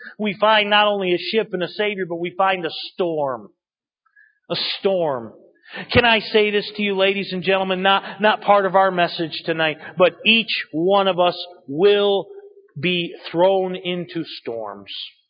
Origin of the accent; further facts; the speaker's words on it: New England, United States; We grew up in New England. We've done whale watches.